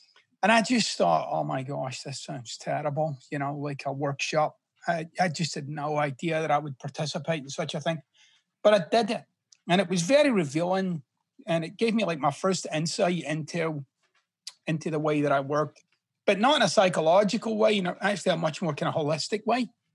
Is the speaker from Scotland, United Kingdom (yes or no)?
yes; Scotland, United Kingdom; Well, I'm originally from Scotland, which is why I talk like Shrek.